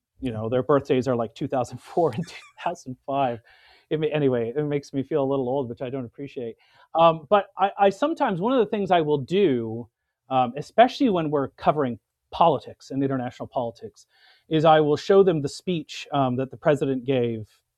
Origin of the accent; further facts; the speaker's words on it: Canada; I'm Canadian, you know, like I'm very self-conscious of being Canadian. It's the only passport that I hold, unlike my son and wife.